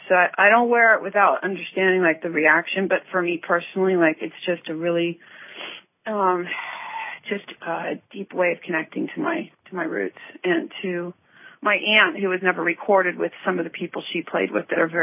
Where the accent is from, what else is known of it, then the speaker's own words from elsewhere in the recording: California, United States; No, I'm from Orange County, but with, like, deep New York roots, and my entire family's from New York.